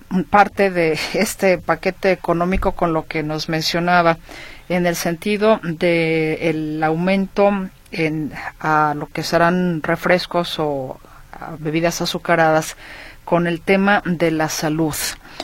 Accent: Mexico; cuáles son los consumos que como mexicanos hacemos más

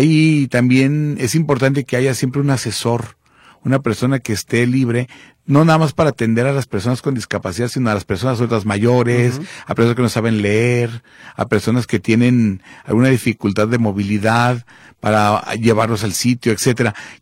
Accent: Mexico; Somos mexicanos, tenemos los mismos derechos.

